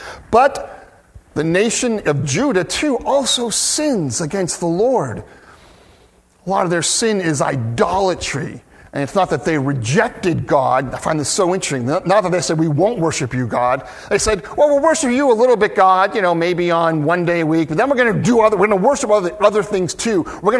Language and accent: English; United States; And I do wonder about that for us as American Christians.